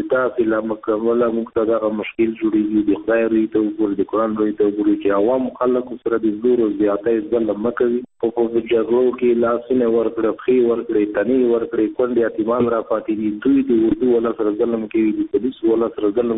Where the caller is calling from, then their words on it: Nangarhar, Afghanistan; د ننګرهار نه خبرې کوم